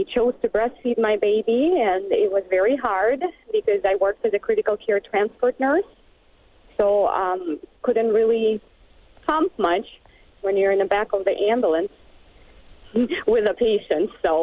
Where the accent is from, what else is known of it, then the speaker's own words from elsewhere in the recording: Russia; moved away as an adult; And I'm originally from Russia.